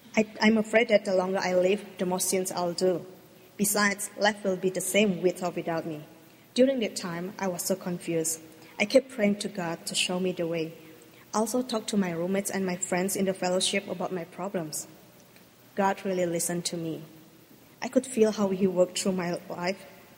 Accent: Indonesia; I came from a family with a Buddhist background. As it generally happens in my home country, Indonesia, the children tend to follow their parents' belief. So I always refer myself to a Buddhist

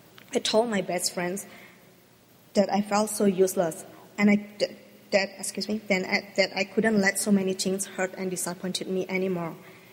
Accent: Indonesia; I came from a family with a Buddhist background. As it generally happens in my home country, Indonesia, the children tend to follow their parents' belief. So I always refer myself to a Buddhist

